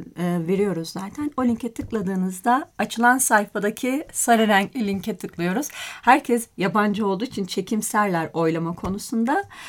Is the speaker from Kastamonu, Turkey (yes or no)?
no; Ordu, Turkey; now in Ankara, Turkey; Ben Orduluyum.